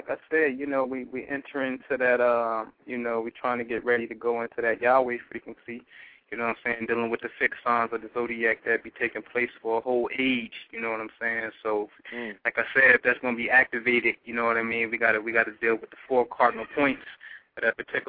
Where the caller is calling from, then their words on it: Philadelphia, Pennsylvania, United States; calling from Philly in my bunker under tight security